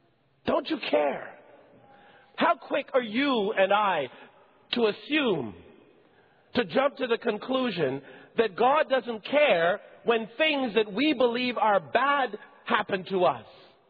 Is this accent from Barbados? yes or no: yes; Barbados; now in Montreal, Canada; When we moved from Barbados to Montreal and lived on Côte Saint-Luc Road in the housing project. And how times were tough economically and otherwise for us in the early years of our time in Canada.